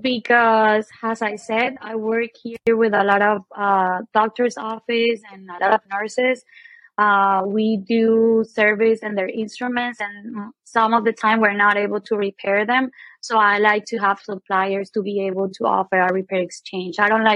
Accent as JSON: {"language": "English", "country": "Venezuela", "second_language": "English", "moved": "yes", "said": "Yes, I'm from Venezuela. I've been here for 7 years now."}